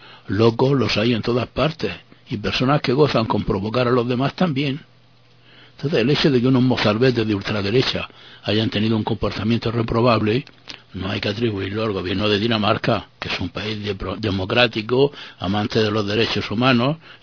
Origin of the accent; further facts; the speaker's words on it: Spain; moved away as an adult; cuando salí de España por la primera vez para continuar mis estudios en un ambiente dominado por franceses